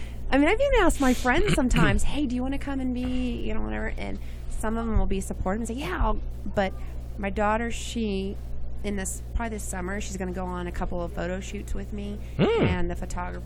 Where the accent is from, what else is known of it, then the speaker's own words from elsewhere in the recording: Devine, Texas, United States; Well, growing up in Texas and Devine, everyone there has been so supportive.